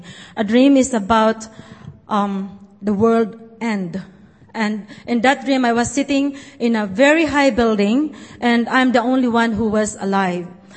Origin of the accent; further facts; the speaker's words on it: Sorsogon, Bicol Region, Philippines; I come from southern part of Luzon, which is in Sorsogon, where you can see the map there. And I come from a fisherman's village, Duncarlin, Bulusan, Sorsogon.